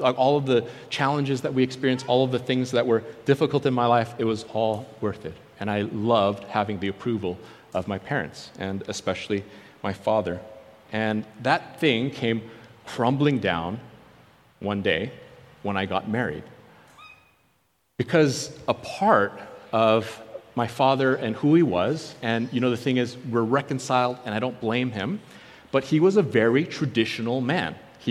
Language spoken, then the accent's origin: English; South Korea; I'm Korean, I was born in Korea.